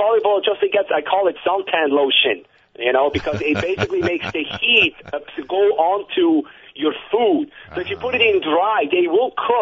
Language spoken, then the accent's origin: English; Switzerland; I come from Switzerland